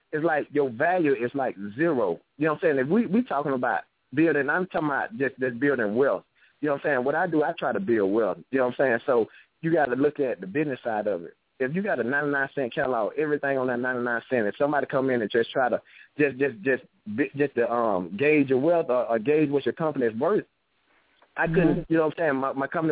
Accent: Atlanta, Georgia, United States; Hey, Atlanta, College Park, born and raised in Atlanta.

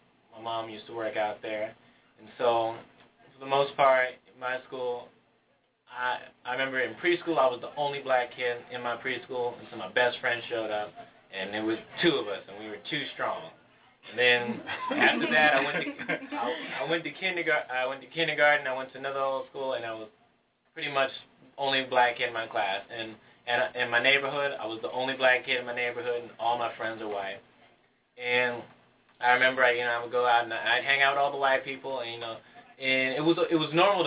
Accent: California, United States; I came from California, so I had perfect diction.

